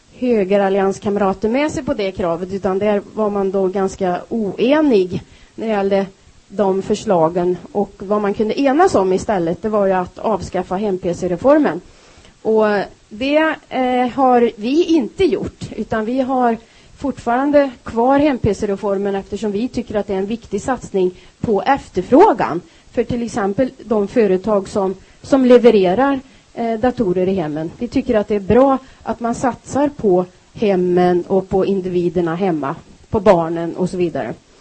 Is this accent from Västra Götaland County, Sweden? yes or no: yes; Skövde, Västra Götaland County, Sweden; jag är från Skövde, alltså skaraborgare, sitter i trafikutskottet